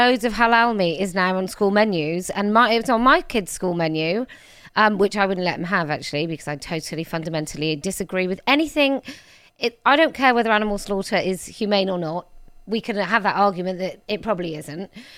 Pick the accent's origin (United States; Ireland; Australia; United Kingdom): United Kingdom; England; But it's very bizarre that we do this all the time as English, identifiably English people.